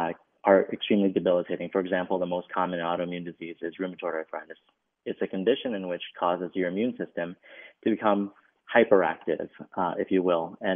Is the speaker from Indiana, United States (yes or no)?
no; Minneapolis, Minnesota, United States; I grew up in Minneapolis, Minnesota. Went to medical school in Chicago, and then just slowly made my way back.